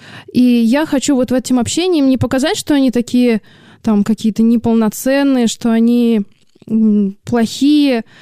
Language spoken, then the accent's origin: Russian; Kazan, Tatarstan, Russia; born there; now in Saint Petersburg, Russia; Я родилась в Казани.